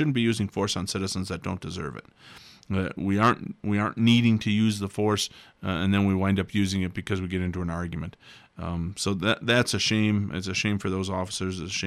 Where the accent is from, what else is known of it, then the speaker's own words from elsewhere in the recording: Wauwatosa, Wisconsin, United States; So I'm originally from Milwaukee, Wauwatosa specifically, a suburb of Milwaukee.